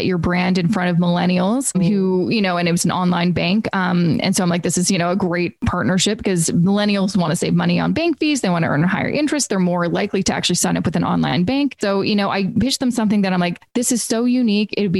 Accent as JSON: {"language": "English", "town": "Vancouver", "region": "British Columbia", "country": "Canada", "said": "I'm originally from Vancouver."}